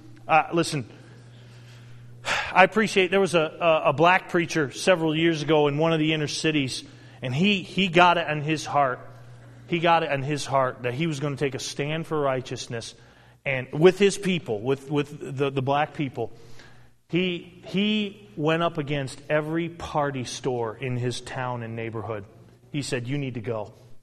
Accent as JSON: {"language": "English", "region": "New England", "country": "United States", "said": "I come from New England. That's why I don't want to hear anything about the Red Sox today."}